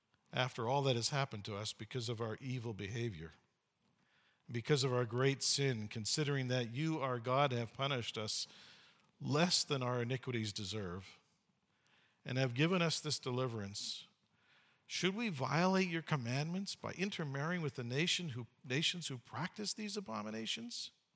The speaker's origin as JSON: {"language": "English", "country": "Canada", "said": "When I read that as a Canadian citizen with some of the data I'll give you later, I felt the same way."}